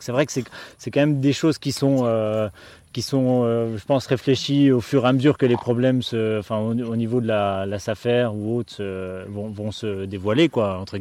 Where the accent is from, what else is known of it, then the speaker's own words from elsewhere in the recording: Grand Est, France; moi je suis des Vosges, donc c'est vrai que j'ai pas suivi ce dossier-là jusque-là.